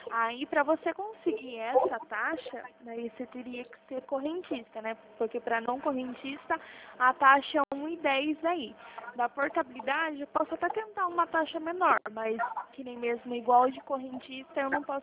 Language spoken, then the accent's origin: Portuguese; Itapetininga, São Paulo, Brazil; eu sou de Itapetininga.